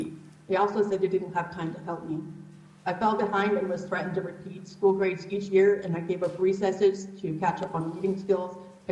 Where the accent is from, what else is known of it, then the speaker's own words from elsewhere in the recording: Alaska, United States; I was born in Alaska and raised in the Matanuska Valley